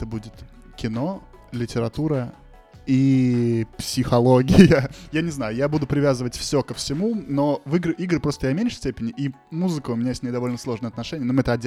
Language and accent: Russian; Vladimir, Vladimir Oblast, Russia; Наш единственный идентификатор — это то, что мы из Владимира.